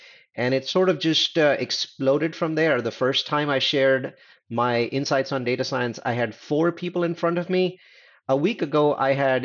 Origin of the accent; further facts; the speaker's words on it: California, United States; I come from Silicon Valley. I live in Silicon Valley.